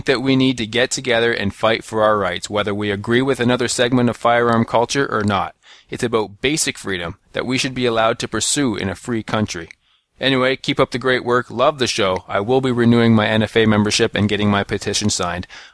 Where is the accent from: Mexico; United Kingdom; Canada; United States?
Canada; I guess it was a token gesture as a Canadian firearms owner, just trying to do my part.